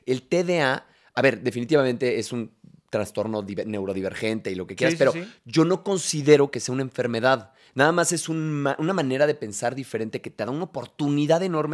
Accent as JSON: {"language": "Spanish", "region": "Querétaro", "country": "Mexico", "tie": "born or raised there", "said": "Yo crecí en Querétaro"}